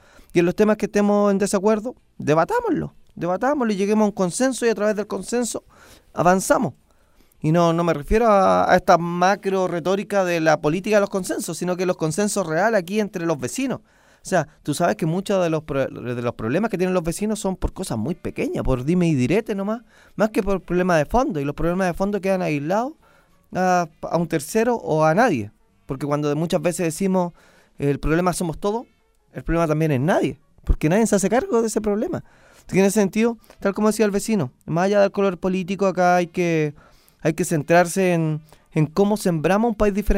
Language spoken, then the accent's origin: Spanish; Santiago, Santiago Metropolitan, Chile; Soy de La Legua, de origen, y no lo voy a negar. Y quiero La Legua.